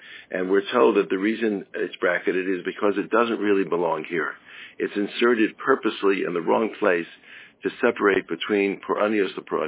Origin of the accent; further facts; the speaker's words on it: Atlanta, Georgia, United States; I'm from Atlanta